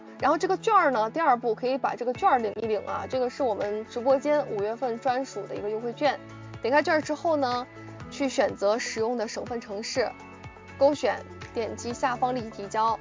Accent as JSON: {"language": "Chinese", "region": "Northeast China", "country": "China", "said": "那你说对了，我就是东北人啊，我就是东北的"}